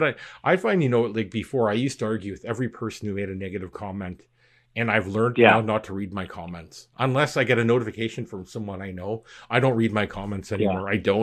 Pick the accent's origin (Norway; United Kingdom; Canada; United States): Canada; And I'm going to go against being Canadian, say I make no apologies about it, but I am sorry.